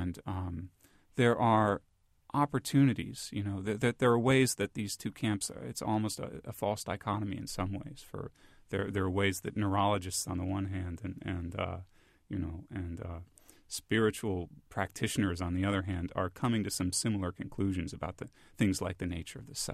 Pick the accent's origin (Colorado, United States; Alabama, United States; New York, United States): New York, United States; Brooklyn; I grew up in Brooklyn, New York, and my parents still live in an apartment in Brooklyn where I grew up.